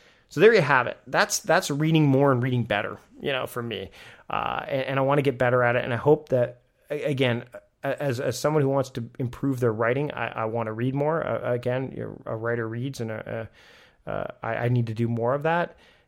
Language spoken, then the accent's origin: English; Canada; And again, being Canadian, there's some, you don't get the same ones right away as you do in the States.